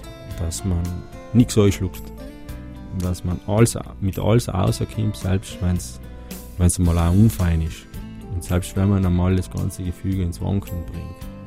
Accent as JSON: {"language": "German", "region": "Trentino-Alto Adige", "country": "Italy", "tie": "born or raised there", "said": "Aber daheim, ich sage mal, Südtirol passt schon, ist schon meine Heimat."}